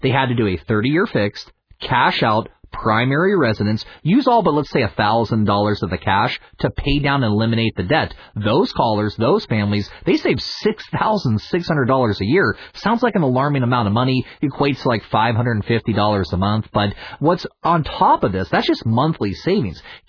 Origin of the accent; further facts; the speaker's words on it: Pittsburgh, Pennsylvania, United States; I came from the Pittsburgh, Pennsylvania area.